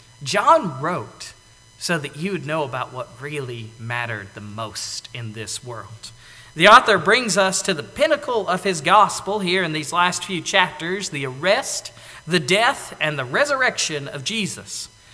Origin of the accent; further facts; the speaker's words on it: Mississippi, United States; I grew up in North Mississippi, not too far from the Alabama line